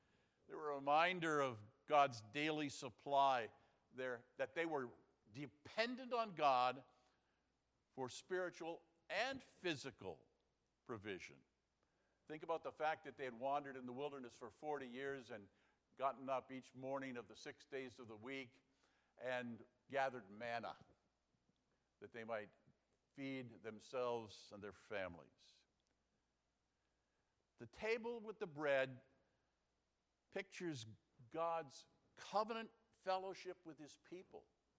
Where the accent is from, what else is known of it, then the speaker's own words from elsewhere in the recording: Rhode Island, United States; Growing up in Rhode Island, there were laws that kept everything closed on a Sunday.